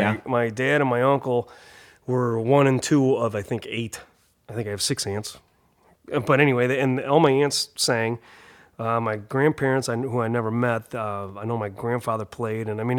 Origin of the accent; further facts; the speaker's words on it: Cleveland, Ohio, United States; growing up in Cleveland, being a Steeler fan, I was constantly at odds with people.